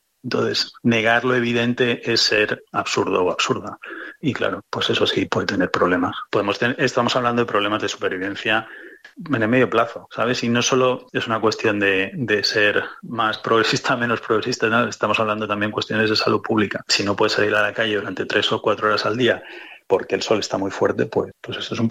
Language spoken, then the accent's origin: Spanish; Spain; accent: Spanish; yo, como entiendes, mi acento es español